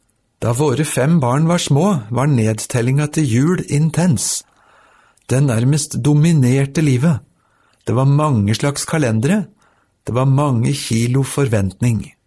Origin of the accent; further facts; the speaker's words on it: Japan; Jeg vokste selv opp i Japan, og det er Japan dette er hentet fra.